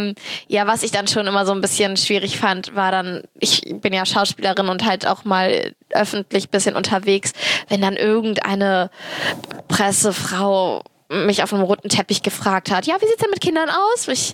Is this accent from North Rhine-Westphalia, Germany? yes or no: yes; Cologne, North Rhine-Westphalia, Germany; ich bin Kölnerin und halbe Türkin.